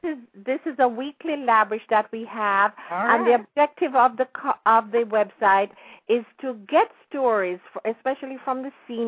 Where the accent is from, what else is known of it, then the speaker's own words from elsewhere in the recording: Jamaica; now in United States; I embrace my British background growing up in Jamaica. I did not come to the United States feeling like a second-class citizen.